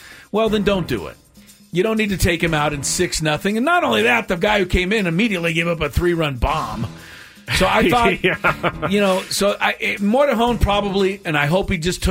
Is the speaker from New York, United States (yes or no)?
no; San Diego, California, United States; I grew up in San Diego, of course, played high school here